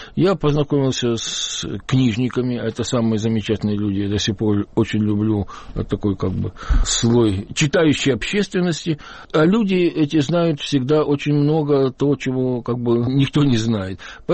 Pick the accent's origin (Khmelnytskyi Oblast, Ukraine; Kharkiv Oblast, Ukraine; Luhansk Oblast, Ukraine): Khmelnytskyi Oblast, Ukraine; Dunaivtsi; Мы корни с Украины. Я родился в маленьком местечке Дунаевцы, сейчас малоизвестном.